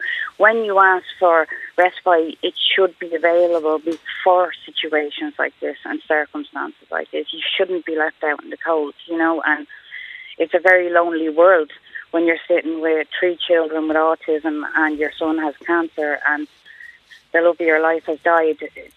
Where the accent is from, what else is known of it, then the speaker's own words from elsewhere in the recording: Leixlip, Leinster, Ireland; I was from Leixlip in Kildare